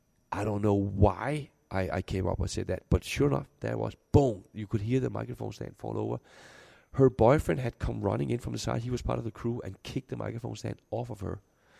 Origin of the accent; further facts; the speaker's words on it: Denmark; accent: Danish; English is a second language; I'm keeping my original Danish accent.